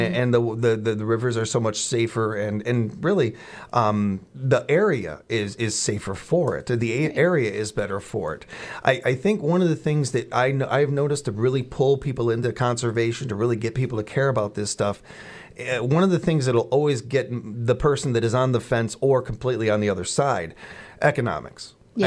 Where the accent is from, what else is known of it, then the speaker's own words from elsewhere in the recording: Chicago, Illinois, United States; When my family first moved here, part of the pull was, well, we came from Chicago, where we got Lake Michigan right there.